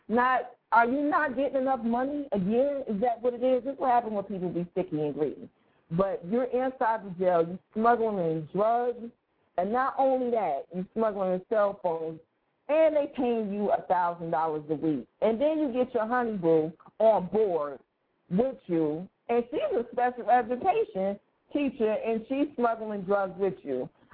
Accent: Pontiac, Michigan, United States; And this is actually out of my hometown, Pontiac, Michigan.

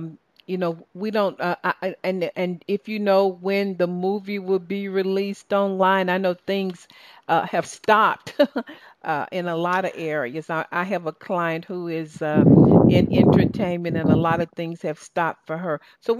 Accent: the South, United States; accent: Southern; And she even put up with me pronouncing her last name the way I did with my Southern accent.

